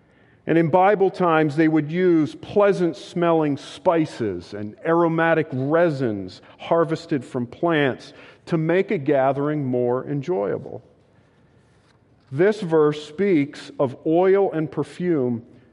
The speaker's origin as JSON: {"language": "English", "region": "New England", "country": "United States", "tie": "born or raised there", "said": "More personally, I thought of my younger years growing up in New England and how much I appreciated smelling the fragrance of lilacs in the spring."}